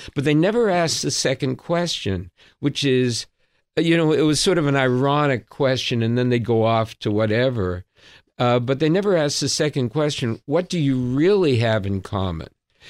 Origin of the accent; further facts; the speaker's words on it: Boston, Massachusetts, United States; I'm a Bostonian